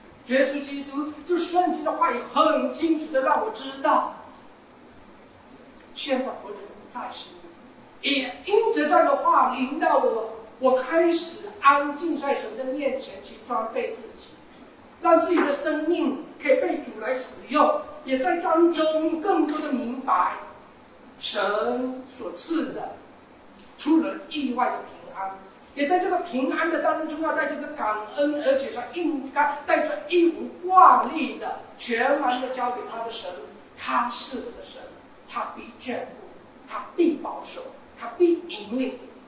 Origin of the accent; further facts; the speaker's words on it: China; 因为我想想我们中国也是有文化的